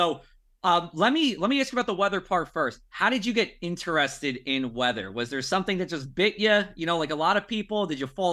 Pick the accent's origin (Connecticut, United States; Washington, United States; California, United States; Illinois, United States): Connecticut, United States; Growing up in Connecticut, it's all about the nor'easters and the snowstorms, baby.